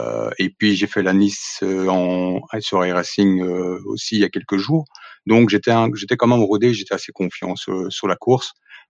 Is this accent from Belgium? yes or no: yes; Belgium; déjà à la base, je suis belge, donc je suis dans les quelques Belges qu'il y a dans le groupe IFRN.